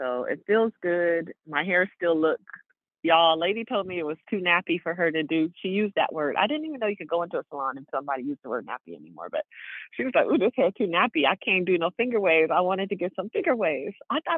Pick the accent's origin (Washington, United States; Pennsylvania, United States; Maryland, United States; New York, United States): Washington, United States; Seattle; just know that I'm in my hometown of Seattle, Washington, y'all. It's always felt good to have a home.